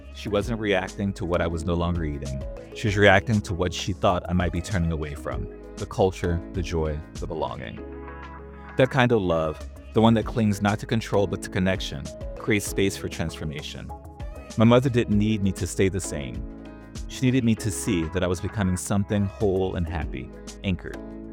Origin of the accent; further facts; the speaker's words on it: New Orleans, Louisiana, United States; also born or lived in Washington, D.C.; I came home from Paris during a break from my year abroad and told my mother I was having a crisis of faith. In New Orleans, this kind of thing is expected. I had been raised religiously in church every Sunday from birth to 16